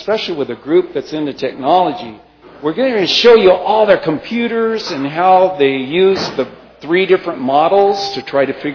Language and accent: English; Santa Ana, California, United States; It was 95 degrees in my hometown of Santa Ana today